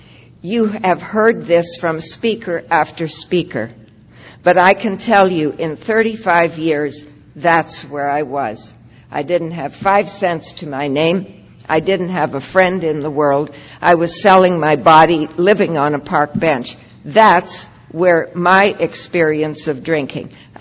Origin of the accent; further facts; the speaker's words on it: Saskatchewan, Canada; born there; I was born in Saskatchewan, just as you pronounced it yesterday, my friend. And we were Roman Catholic, and there were 10 of us in the family.